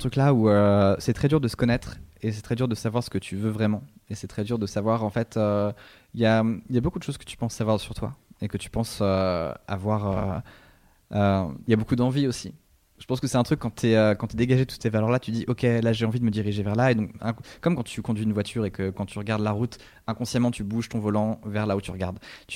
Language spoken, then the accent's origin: French; Brittany, France; Oui, je suis un breton angora, comme on l'appelle.